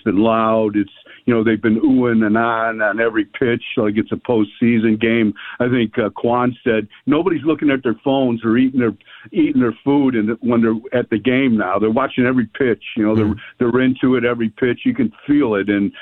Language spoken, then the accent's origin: English; Cleveland, Ohio, United States; I'm born and raised in Cleveland, so I'm always have that, you know, that dark cloud in the back of my head somewhere.